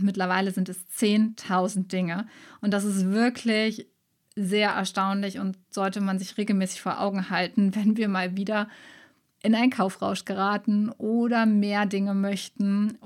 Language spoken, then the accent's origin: German; North Rhine-Westphalia, Germany; dass ich meine wunderschöne Maisonette-Wohnung in Köln letztes Jahr abgegeben habe. Ich habe jetzt noch eine kleine Homebase in der Nähe von Düsseldorf, in meinem Heimatort